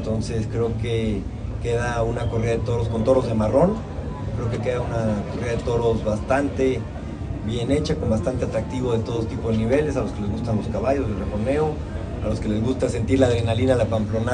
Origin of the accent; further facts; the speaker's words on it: Mexico; es parte de nuestra tradición como mexicanos.